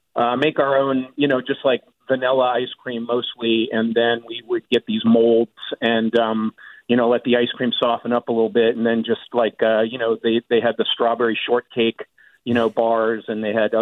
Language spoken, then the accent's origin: English; Maryland, United States; I grew up back in Maryland too, like the other caller, was the ice cream truck coming through the neighborhood, mainly the Good Humor truck.